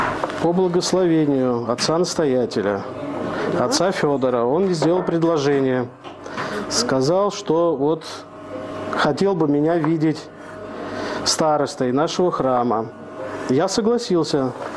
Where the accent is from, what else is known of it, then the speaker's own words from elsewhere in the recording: Georgia; мы его называем салат по-грузински, потому что здесь есть такие травы, которые мы любим, грузины.